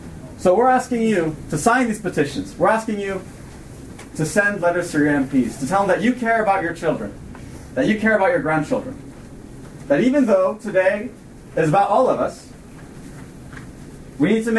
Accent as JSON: {"language": "English", "country": "France", "tie": "born or raised there", "also_born_or_lived": "United States", "said": "I'm an American and a Frenchman. I was born in America, but raised in France."}